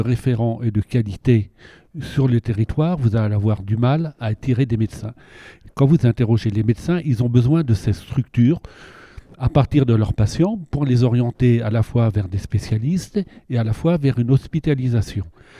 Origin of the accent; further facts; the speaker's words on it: Mayenne, Pays de la Loire, France; Je prends l'exemple de Mayenne qui me tient à cœur puisque je suis de Mayenne.